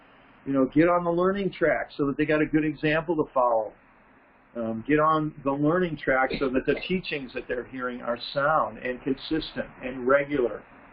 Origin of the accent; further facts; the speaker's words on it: Detroit, Michigan, United States; So I grew up, Carol and I grew up in the Detroit area